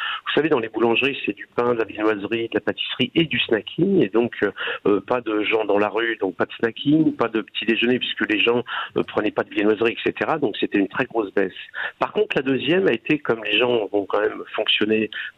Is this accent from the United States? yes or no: no; Hauts-de-France, France; chez nous, dans le Nord, on dit des pains au